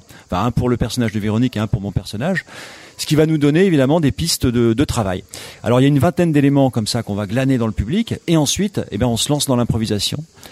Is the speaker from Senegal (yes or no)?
no; South-West, France; si tu ne prononces pas le S, comme on est du Sud-Ouest